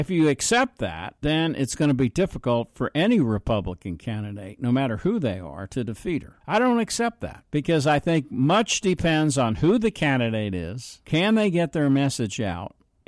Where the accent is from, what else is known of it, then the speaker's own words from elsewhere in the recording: New York City, New York, United States; I come from New York. No surprises there. Now, what you need to understand about New York is I come from New York City.